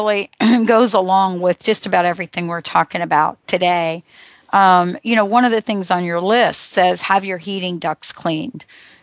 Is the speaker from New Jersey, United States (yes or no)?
yes; New Jersey, United States; I mean, you know, I grew up in New Jersey, and if you grow up in a place where, you know, a lot of the information that you get, especially during the 70s and 80s, is about, you know, environmental kinds of things